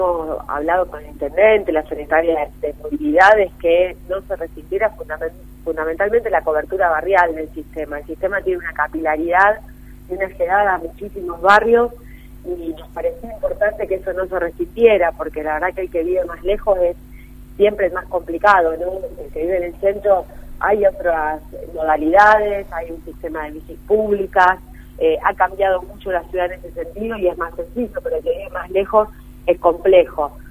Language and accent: Spanish; Rosario, Santa Fe, Argentina; Y creo que como rosarinos, la verdad que hay números